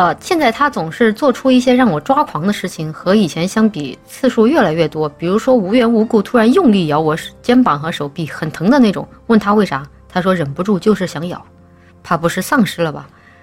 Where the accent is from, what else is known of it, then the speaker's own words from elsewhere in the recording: Chongqing, China; 在川渝地区，在我的老家重庆哈